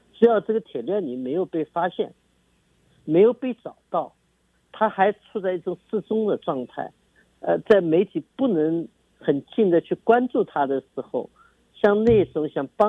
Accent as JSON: {"language": "Chinese", "country": "China", "moved": "yes", "said": "作为中国人，我们不因为我们自己生出一个自由社会就忘了那个中国的苦难，毕竟我们是从那边过来的。"}